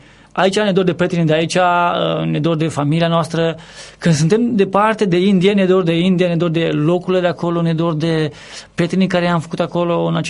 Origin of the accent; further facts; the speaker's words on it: Arad, Arad County, Romania; În sensul că în român, în Arad, sunt arădean, sunt român 100%.